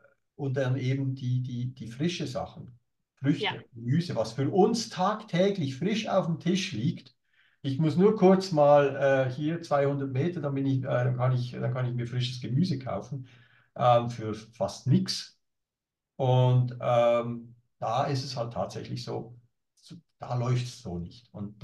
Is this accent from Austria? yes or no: no; Switzerland; das sage ich als Schweizer, ich lebe in einem hochpreisigen Land